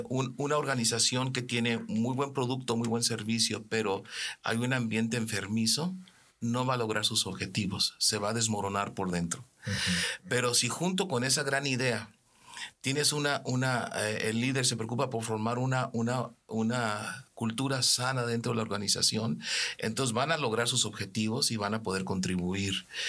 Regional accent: Mexico; Yo crecí en México. En México tenemos nuestra cultura.

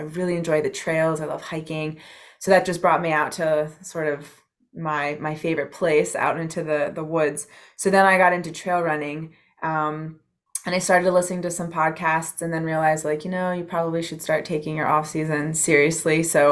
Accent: Maryland, United States; So I'm from Maryland.

